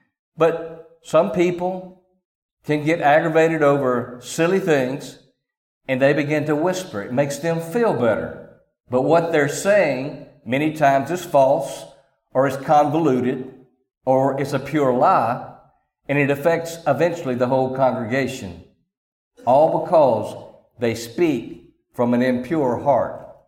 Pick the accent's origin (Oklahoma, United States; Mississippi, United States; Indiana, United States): Mississippi, United States; Clarksdale; I was born and raised in the Delta, Clarksdale, Mississippi. And I preached at our home church, the one we grew up in, Oakhurst Baptist.